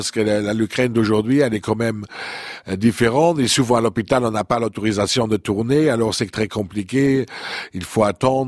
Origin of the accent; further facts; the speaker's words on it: Luxembourg; parce que je suis luxembourgeois